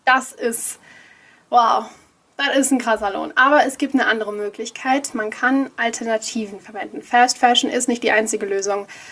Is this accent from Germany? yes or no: yes; Germany; born there; weil wir sind jetzt vielleicht hier in Deutschland geboren